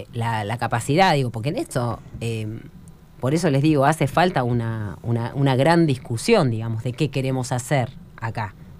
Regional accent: Neuquén, Argentina; quienes somos neuquinos, no sé si nacido y criado, pero yo soy nacido y criado igual

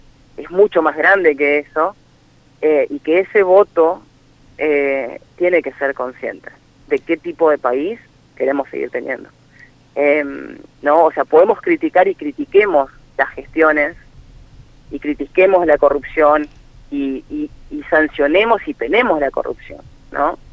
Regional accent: Chaco, Argentina; Yo soy del Chaco.

